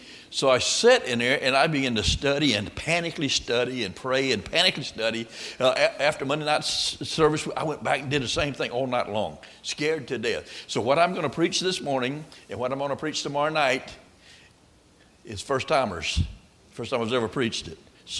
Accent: Florida, United States; I was born and raised in Florida, Bible Belt of the South.

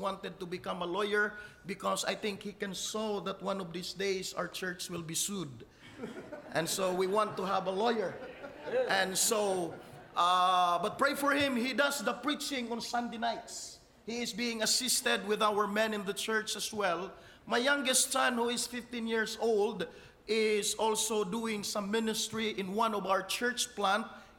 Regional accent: Eastern Visayas, Philippines; English is a second language; I am in the middle of the Philippines, which is the Visayas region, in particular the Eastern Visayas

